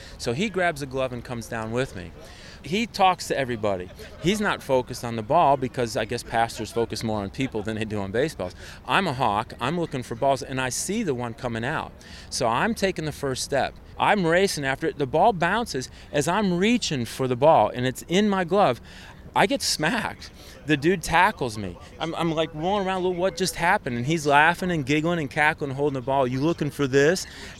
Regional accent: Chicago, Illinois, United States; I grew up in Chicago, and so balls coming out of Wrigley Field, that's just in your blood.

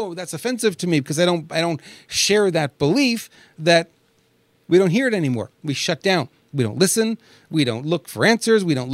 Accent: Canada; also born or lived in New York, United States; I grew up in Canada, for some of you who know. I was born in New York, but I actually grew up in Canada.

